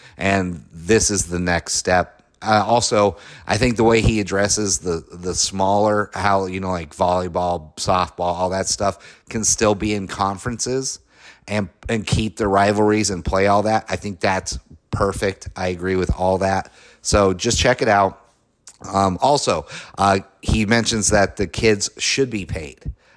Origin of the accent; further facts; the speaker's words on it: Colorado, United States; I'm from Colorado, so I loved Air Force's helmets back in the day